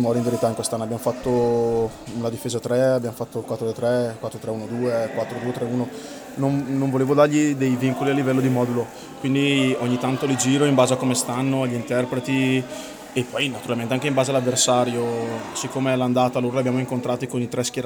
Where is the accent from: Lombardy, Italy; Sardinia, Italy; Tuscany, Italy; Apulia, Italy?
Lombardy, Italy; Cazzago San Martino; E poi io sono di Cazzago